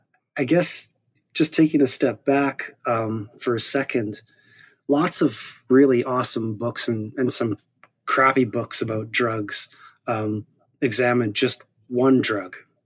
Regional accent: Saskatoon, Saskatchewan, Canada; The city's called Saskatoon in the province of Saskatchewan. I dare you to say that fast.

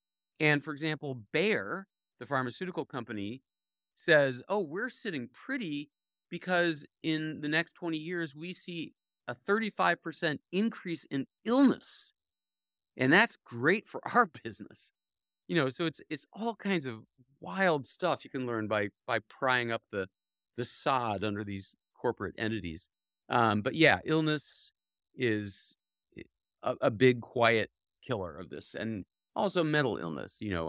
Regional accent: Cleveland, Ohio, United States; So I grew up in Cleveland, and we used to love sledding, and we had a nearby sledding hill we'd always go to.

